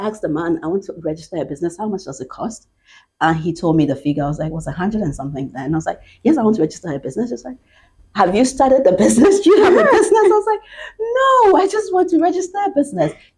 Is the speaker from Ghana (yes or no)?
yes; Ghana; moved away as an adult; now in Northern Ireland, United Kingdom; Yeah, so I grew up in Ghana, born and bred it, proudly Ghanaian. And I fell in love and relocated to the UK.